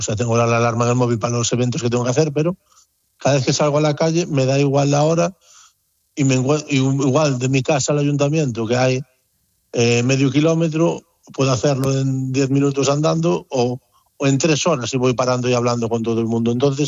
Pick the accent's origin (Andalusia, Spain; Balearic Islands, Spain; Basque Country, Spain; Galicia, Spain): Galicia, Spain; also born or lived in Barcelona; yo nací en Barcelona, pero ya de pequeñito me vine para Galicia